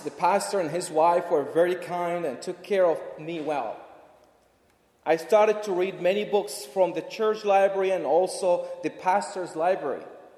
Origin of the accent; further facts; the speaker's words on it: Basra, Basra Governorate, Iraq; In the midst of that war, many missiles were dropped on buildings and streets in our city, Basra, which is in southern Iraq.